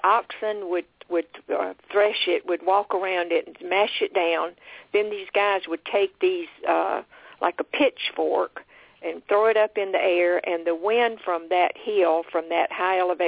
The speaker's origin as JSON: {"language": "English", "town": "Florence", "region": "South Carolina", "country": "United States", "said": "My dad worked on the railroad. I'm from Florence, South Carolina."}